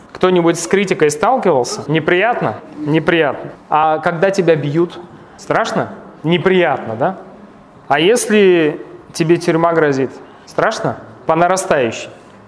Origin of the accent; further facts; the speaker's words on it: Zarafshan, Navoiy Region, Uzbekistan; мы родились в Заравшане, выросли в пустыне, физкультура проходила в пустыне